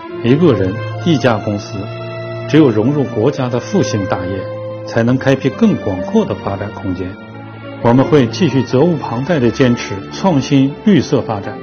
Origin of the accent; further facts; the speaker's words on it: Dalian, Liaoning, China; 土生土长的大连人，曾经为了求学漂洋过海，学成后我回到了家乡。